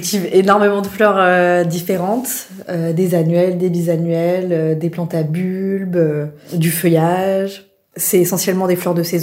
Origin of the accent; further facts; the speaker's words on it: Orléans, Centre-Val de Loire, France; moi je suis originaire d'Orléans